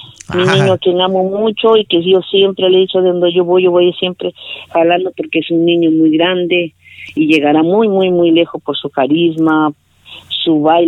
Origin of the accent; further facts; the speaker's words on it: Peru; pues como todo peruano queremos ir